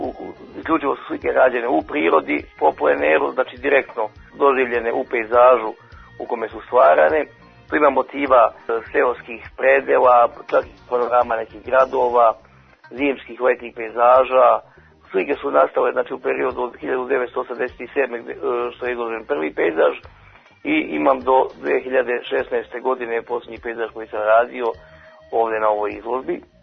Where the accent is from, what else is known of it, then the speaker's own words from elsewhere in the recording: Užice, Serbia; To je moje veliko izlaganje u Užicu četvrti put. Inače, to mi je četvrta samostalna izložba u mom rodnom gradu.